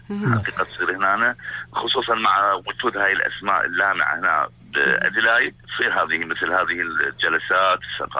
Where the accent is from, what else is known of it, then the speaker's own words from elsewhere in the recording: Southern Iraq, Iraq; عندنا في الجنوب